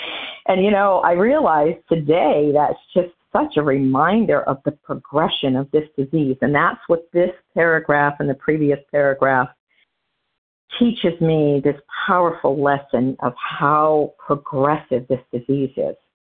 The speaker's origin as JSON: {"language": "English", "region": "New Hampshire", "country": "United States", "said": "I'm from New Hampshire, currently residing in Florida, a snowbirder."}